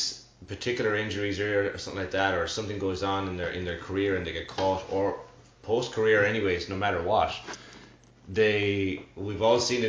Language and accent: English; Ireland; But I think that's where we can be difficult as Irish people.